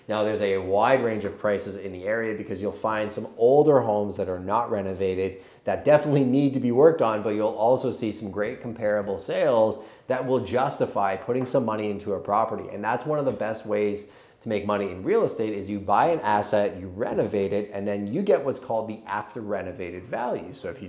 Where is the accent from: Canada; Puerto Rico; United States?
Canada; we're Canadian